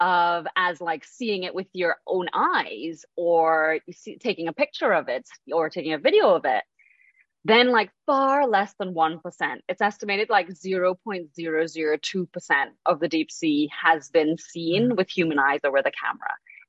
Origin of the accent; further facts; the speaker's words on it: Trinidad & Tobago; So I'm a Caribbean marine biologist. I grew up in Trinidad and Tobago, which is where I am actually now.